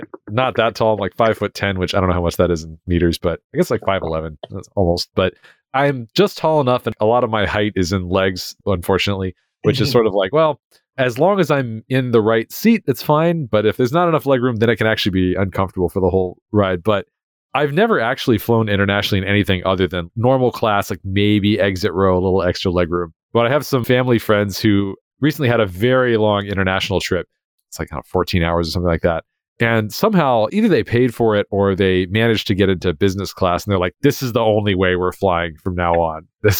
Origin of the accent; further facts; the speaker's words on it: United States; I'm American, and, so I try to just avoid pronouncing anything that's not English.